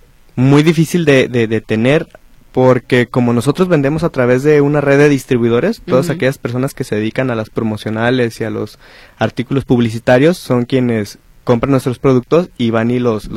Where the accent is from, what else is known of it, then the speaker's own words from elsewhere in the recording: Zapotlanejo, Jalisco, Mexico; Mis papás se fueron a esta comunidad de San José de las Flores, una delegación de Zapotlanejo. Uh-huh. Y allá fue donde comenzaron con el proyecto y yo llegué tenía como un año, 4 meses, uh-huh, a vivir ahí. Mi hermana tenía 3 mesecitos. Uh-huh. Y desde entonces allá vivimos.